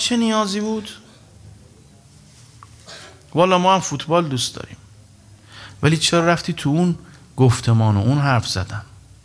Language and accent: Persian; Iran; اما ما روش کار نمی کنیم و نباید هم روش کار کنیم، چون ما ایرانیم